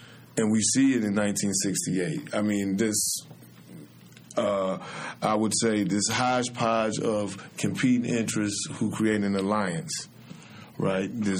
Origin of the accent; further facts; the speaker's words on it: Romulus, Michigan, United States; I'm from Detroit, Michigan, particularly Romulus, Michigan.